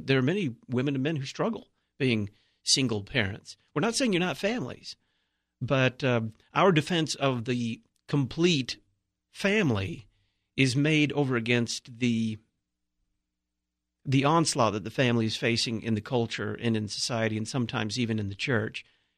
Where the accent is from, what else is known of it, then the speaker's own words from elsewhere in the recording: Dallas, Texas, United States; It's not me. I mean, I'm from Dallas, but...